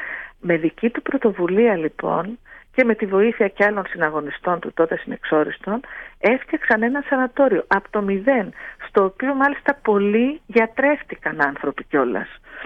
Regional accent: Athens, Attica, Greece; now in Ikaria, Greece; ως ανθρώπου που ήρθα από έναν άλλο τόπο, από την Αθήνα

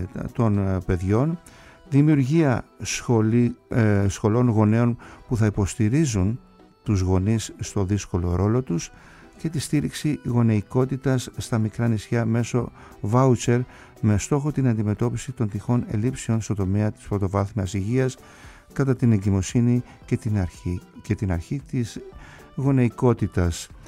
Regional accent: Kasos, South Aegean, Greece; γιατί δεν θέλω το νησί μου να μείνει παραπονεμένο και καπετά κασιώτη, λέω εγώ

